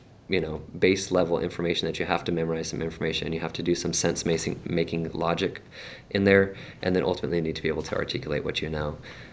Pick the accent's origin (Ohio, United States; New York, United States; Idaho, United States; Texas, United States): Idaho, United States; both where I grew up in Idaho, here locally, and then just regionally.